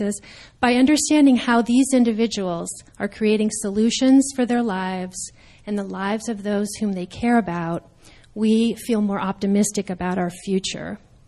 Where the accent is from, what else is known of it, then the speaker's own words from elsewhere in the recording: Nebraska, United States; I'm from Nebraska